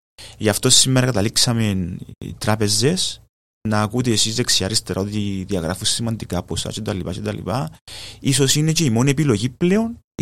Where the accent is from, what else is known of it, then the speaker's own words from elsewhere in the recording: Larnaca, Larnaca District, Cyprus; born there; Λοιπόν, γεννήθηκα στη Λάρνακα το 1980 με πατέρα Λαρνακέα και μητέρα Αμοχωστιανή.